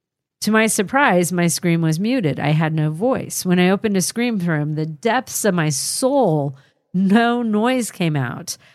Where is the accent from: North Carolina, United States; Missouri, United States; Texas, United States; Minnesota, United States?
North Carolina, United States; Waxhaw; I grew up in and around Waxhaw, North Carolina.